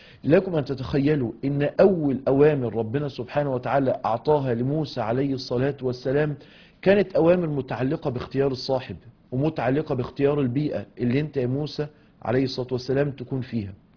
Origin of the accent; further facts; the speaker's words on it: Mansoura, Dakahlia, Egypt; أنا عارف إن أنا من المنصورة